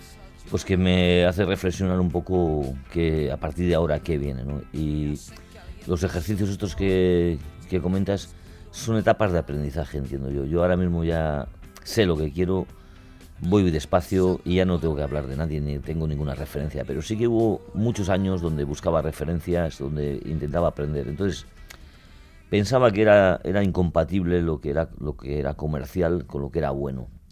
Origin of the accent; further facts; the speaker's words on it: Basque Country, Spain; el que soy vasco